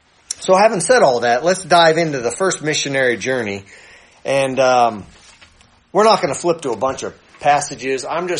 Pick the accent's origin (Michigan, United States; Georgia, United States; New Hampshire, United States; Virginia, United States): New Hampshire, United States; I grew up in New Hampshire. It's all Catholic up there.